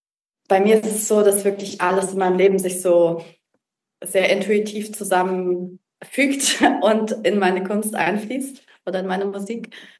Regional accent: Munich, Bavaria, Germany; also born or lived in Lucerne; now in Bern, Switzerland; ich komme aus Deutschland ursprünglich, aus München und lebe jetzt seit einigen Jahren in der Schweiz, erst in Luzern, wo ich noch Jazzstudium und freie Improvisation gemacht habe. Und jetzt bin ich seit eineinhalb Jahren in Bern

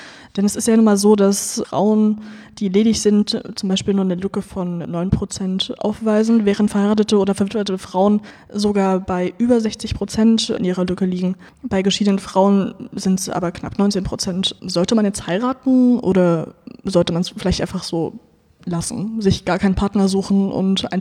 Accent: East Germany, Germany; Ich bin ein Ossi, ich finde das gut.

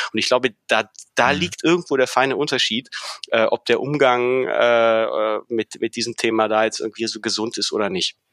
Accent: Czechia; ich war Tscheche und ist in die Liga.

